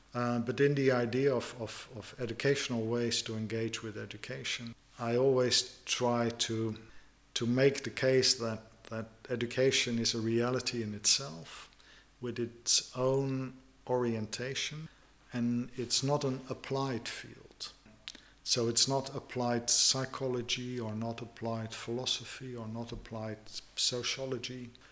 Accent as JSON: {"language": "English", "country": "Netherlands", "moved": "as an adult", "lives_now": "England", "said": "This comes out of an experience I had when I moved from the Netherlands to England about 20 years ago."}